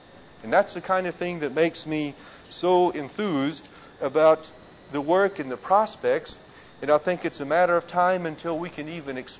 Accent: Texas, United States; You know, I grew up in Texas, where the Church of Christ was very strong

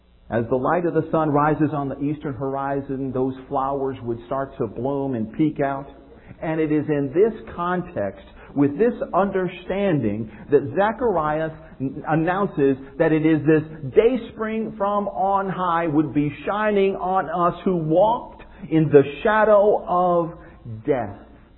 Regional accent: Cleveland, Ohio, United States; I remember growing up in Cleveland, Ohio, where we only had three seasons.

